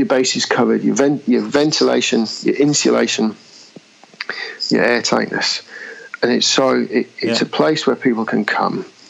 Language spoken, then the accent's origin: English; England, United Kingdom; accent: English; I mean, obviously, might be able to tell from my accent, I'm from England. And we live quite densely. We live in small homes that are banged together.